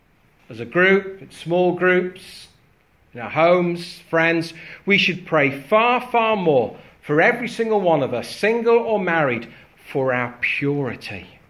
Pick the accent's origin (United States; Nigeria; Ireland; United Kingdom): United Kingdom; A whole load of the problem is we're British and stuffy and we don't talk about these things.